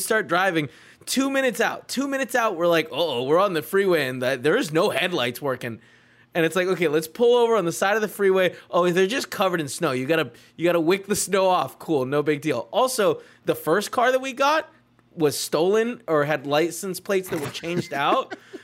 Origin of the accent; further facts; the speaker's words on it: Salt Lake City, Utah, United States; Like, I'm from Salt Lake City.